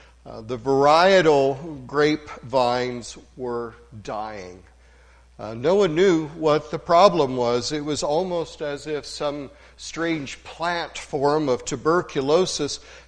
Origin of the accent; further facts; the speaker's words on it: Missouri, United States; a Missourian, my home state, I might add